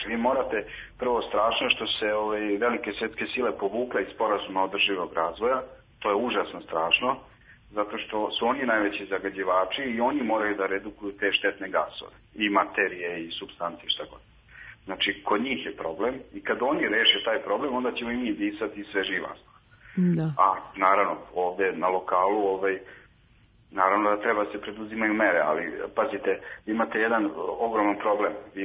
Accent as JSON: {"language": "Serbian", "town": "Valjevo", "region": "Šumadija and Western Serbia", "country": "Serbia", "said": "Ja sam iz Valjeva bio i u Valjevu."}